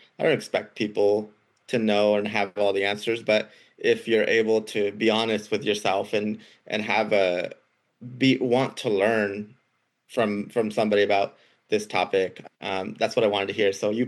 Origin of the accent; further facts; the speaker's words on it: Morelita, Guerrero, Mexico; moved away; We were in a small town called Morelita, Guerrero. If you ever had vacation in Acapulco, my town is about 5 hours inland.